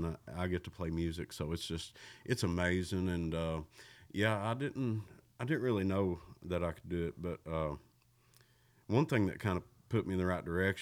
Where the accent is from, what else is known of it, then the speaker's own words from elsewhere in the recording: Campton, Kentucky, United States; And I'm from Campton, which is Wolf County, which is a town of 420 people.